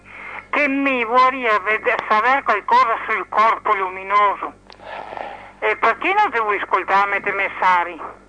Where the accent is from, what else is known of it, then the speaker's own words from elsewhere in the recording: Venice, Veneto, Italy; perché sono veneziana